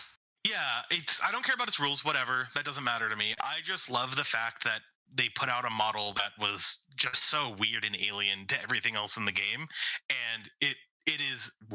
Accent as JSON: {"language": "English", "country": "Canada", "said": "I'm a Canadian War Machine player. I live in Montreal"}